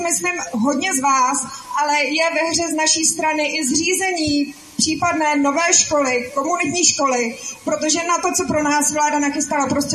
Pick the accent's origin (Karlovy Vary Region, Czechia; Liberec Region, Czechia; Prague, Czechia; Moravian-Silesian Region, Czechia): Liberec Region, Czechia; Semily; Já vás všechny zdravím v mém rodném městě.